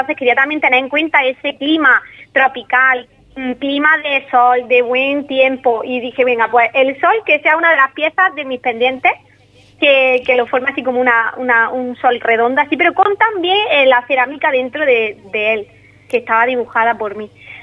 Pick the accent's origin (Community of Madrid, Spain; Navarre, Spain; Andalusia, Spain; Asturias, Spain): Andalusia, Spain; Granada; porque yo soy de Granada, ¿no?